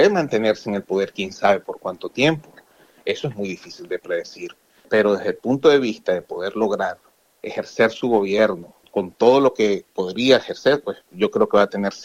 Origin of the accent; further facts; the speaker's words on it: Venezuela; Yo como ciudadano venezolano, como demócrata